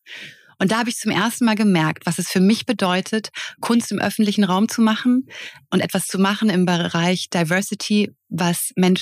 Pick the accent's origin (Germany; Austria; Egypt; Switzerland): Germany; Hesse; Also ich habe mein Abitur 2009 in Offenbach gemacht. Also ich komme aus der Nähe von Frankfurt am Main.